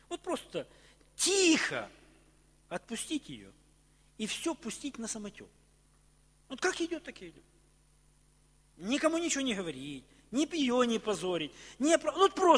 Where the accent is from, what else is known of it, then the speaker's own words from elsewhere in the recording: Kherson, Kherson Oblast, Ukraine; мы из Херсона, и мы им как бы презентуем Херсон